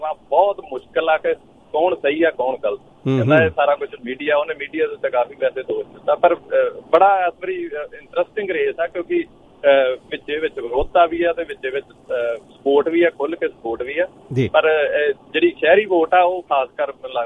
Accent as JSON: {"language": "Punjabi", "country": "Canada", "said": "ਮੈਂ ਕਿਹਾ ਮੈਂ ਤਾਂ ਕੈਨੇਡੀਅਨ ਹਾਂ"}